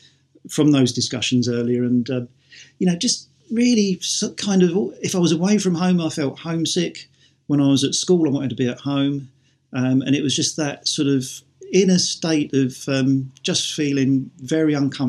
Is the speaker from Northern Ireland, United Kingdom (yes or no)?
no; Loughton, East of England, United Kingdom; also born or lived in Greenwich; And we spent, I think, the first 4 years of my life in Greenwich. And then we moved to Loughton in Essex in sort of late 1968, early 1969.